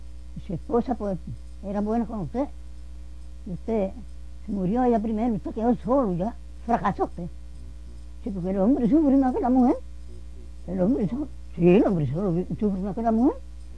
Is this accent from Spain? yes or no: no; Puerto Rico; no es como los puertorriqueños que los tiramos uno al otro.